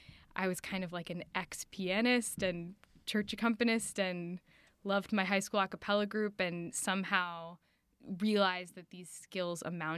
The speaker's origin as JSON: {"language": "English", "region": "Connecticut", "country": "United States", "tie": "born or raised there", "also_born_or_lived": "Atlanta, United States", "said": "I was born in Atlanta, but by middle school had moved to Connecticut, which is where my parents still are."}